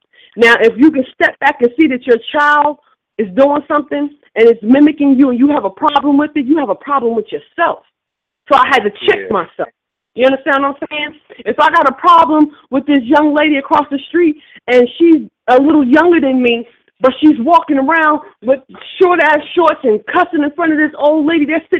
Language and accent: English; Newark, New Jersey, United States; That's why they say if you was born and raised in Newark, you can survive anywhere. We just a certain breed of people that was built for anything